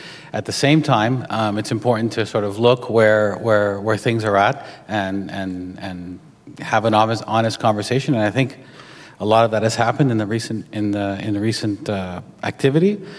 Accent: Canada; I'm from Canada, so I'm prone to saying province, but provenance.

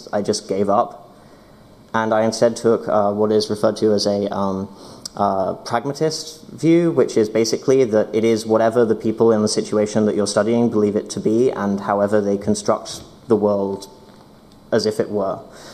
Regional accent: United Kingdom; I'm British, so I have a tendency to say

